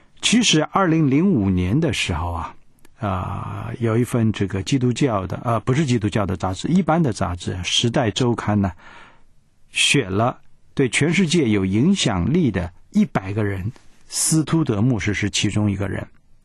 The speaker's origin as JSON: {"language": "Chinese", "country": "China", "said": "这个过圣诞节啊，对于美国人、西方人，好像我们中国人的过年呢，不一定随便到人家去过。"}